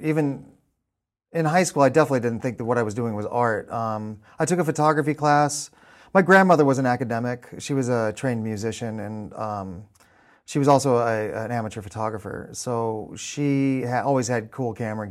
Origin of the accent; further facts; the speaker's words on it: Escondido, California, United States; also born or lived in St. George, Utah; I was born in southwestern Utah, in St. George, and then when, in 1987, I think it was, I was like 9 years old, 9 or 10 years old, we moved to Southern California, to Escondido